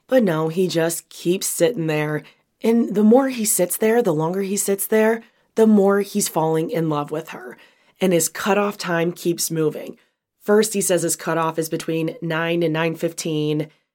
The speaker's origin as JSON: {"language": "English", "town": "Chicago", "region": "Illinois", "country": "United States", "accent": "Chicago", "said": "Maybe this cold is making me lose my Chicago accent."}